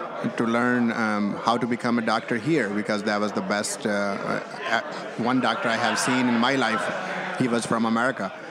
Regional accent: Pakistan; now in New York, United States; I'm originally from Pakistan.

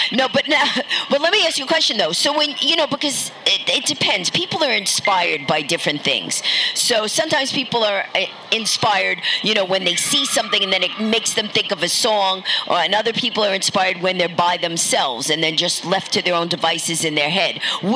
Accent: New York City, New York, United States; because I was born in Greenwich Village. So I lived in the village also when I was young. So I moved out to Queens.

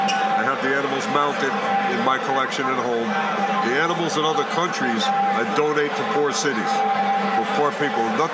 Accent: Port Chester, New York, United States; Portchester.

